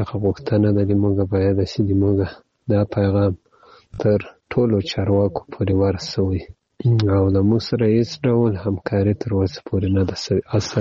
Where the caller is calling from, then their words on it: Ghazni, Afghanistan; also born or lived in Pakistan; زه د غزنی دی ولایت دی اکتی ولسوالی څخه تاسو ته پیغام پریږدم.